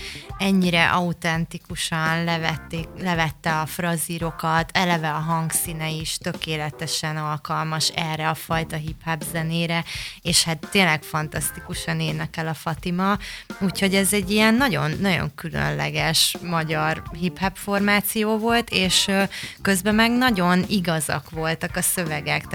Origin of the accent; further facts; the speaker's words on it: Budapest, Hungary; a kelenföldi Bikás Park, és ez a híres környék, amiről most már metró megálló is lett időközben, és hát én ott nőttem fel